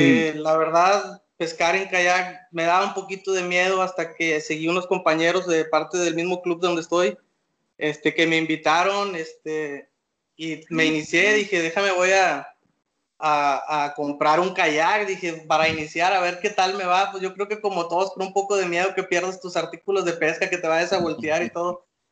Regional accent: Montemorelos, Nuevo León, Mexico; Soy de Montemorelos, Nuevo León, México.

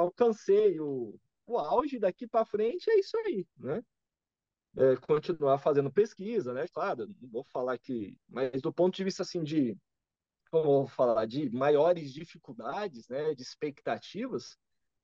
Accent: Americana, São Paulo, Brazil; now in Uberlândia, Brazil; Eu sou de Americana, cara.

